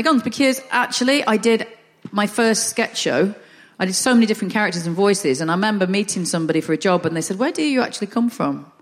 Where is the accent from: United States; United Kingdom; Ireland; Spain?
United Kingdom; Northern England; accent: Northern; I don't want to change my accent. I'm quite happy with a Northern accent.